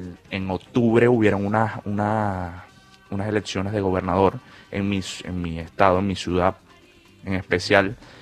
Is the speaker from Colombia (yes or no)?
no; Venezuela; now in Argentina; Bueno, yo salí 7 días antes de llegar acá a la Argentina. Salí 7 días antes y, bueno, de verdad que fue una travesía... muy triste, traumática.